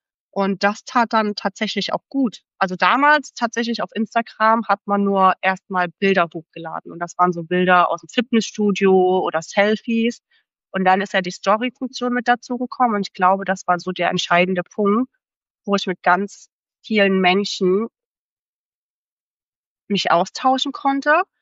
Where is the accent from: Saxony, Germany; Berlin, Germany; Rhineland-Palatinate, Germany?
Saxony, Germany; Leipzig; moved away as an adult; now in Cape Town, South Africa; Ich komme ursprünglich aus Leipzig, aus Deutschland und habe tatsächlich vor ein paar Jahren entschieden, dass ich auswandern möchte, weswegen ich jetzt hier im wundervollen Kapstadt lebe.